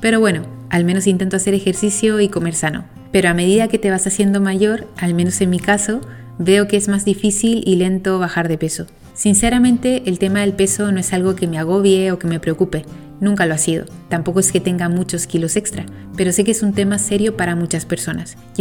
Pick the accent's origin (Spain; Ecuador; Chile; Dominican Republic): Chile; moved away; En Chile se llega a los 90 kilos por persona. Y es que el pan en mi país es el rey.